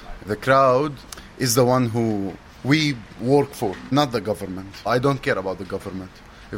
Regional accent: Damascus, Damascus Governorate, Syria; and I'm from Damascus also.

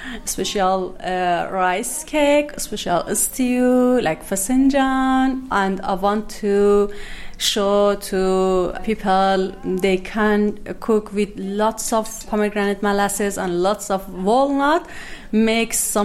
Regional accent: Tehran, Tehran Province, Iran; English is a second language; now in London, United Kingdom; I come from Tehran, the capital of Iran. I really like Tehran. It's like London.

